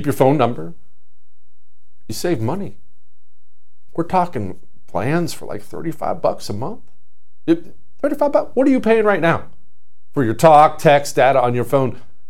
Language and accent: English; United States; And as an American, we can't relate to that because we don't care what anyone else says.